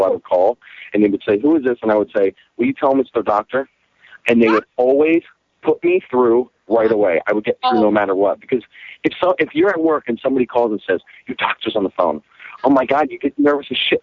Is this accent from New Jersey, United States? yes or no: yes; New Jersey, United States; moved away as an adult; also born or lived in New York City; now in Los Angeles, United States; when I moved to Los Angeles, I lived in New York City after I grew up in Jersey, and I moved to New York City, and then once I came to LA.